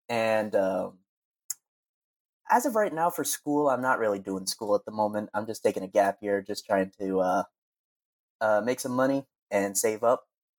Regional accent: United States; If anything, I grew up in America. So if anything, I'm pretty dumb too.

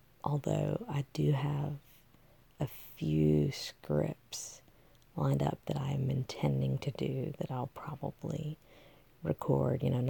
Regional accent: United States; Well, I mean, I'm American, so I mean, there's a bunch of stereotypes about us

